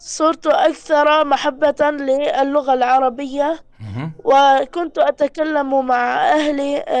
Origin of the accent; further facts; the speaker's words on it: Homs, Homs Governorate, Syria; now in Azaz, Syria; من حمص. أنا من حمص.